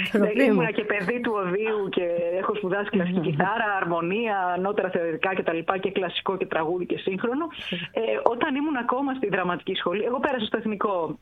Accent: Athens, Attica, Greece; also born or lived in Heraklion, Crete; Εγώ γεννήθηκα στην Αθήνα και έζησα εδώ στην Αγία Παρασκευή και στο Χολαργό μέχρι τα 12. Και 12 χρονών φύγαμε και πήγαμε στην Κρήτη. Στον τόπο του πατέρα μου.

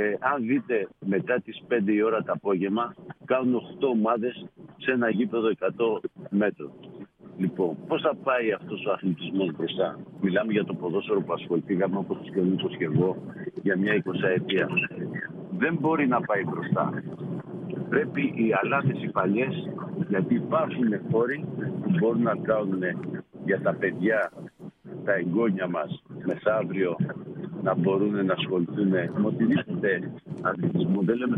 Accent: Rizoupoli, Attica, Greece; εγώ μεγάλωσα στη Ριζούπολη.

